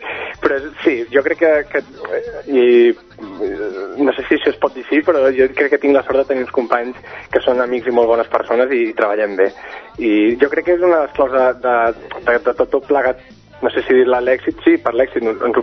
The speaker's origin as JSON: {"language": "Catalan", "town": "Cerdanyola del Vallès", "region": "Catalonia", "country": "Spain", "said": "Som una colla que ens coneixem des de fa molt temps, som de Cerdanyola"}